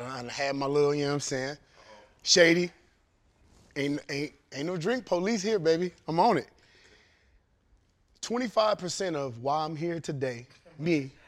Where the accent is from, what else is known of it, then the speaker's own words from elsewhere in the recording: California, United States; I'm from Cali, so I was on the hyphy.